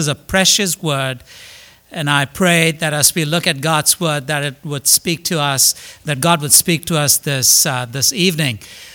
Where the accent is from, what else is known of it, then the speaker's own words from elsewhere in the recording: Mississauga, Ontario, Canada; I'm from Toronto, Mississauga, actually, the west side of Toronto.